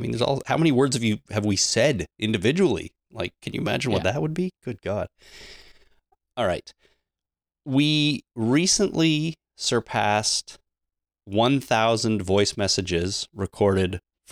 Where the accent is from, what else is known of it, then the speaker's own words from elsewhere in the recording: Canada; I mean, I know we're Canadian, but I wouldn't have thought that, you know, our home country accounts for that many downloads.